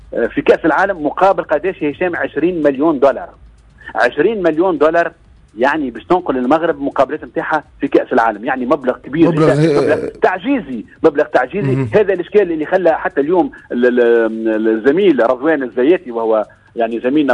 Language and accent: Arabic; Tunisia; مش معقول أنا كشعب تونسي اليوم أنا نمشي للقنوات المسفرة تتفرج على منتخب بلادي